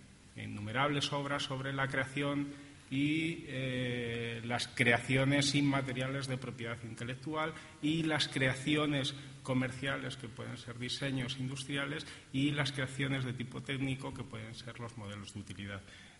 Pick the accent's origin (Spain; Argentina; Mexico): Spain; Madrid, Community of Madrid; para los que somos de Madrid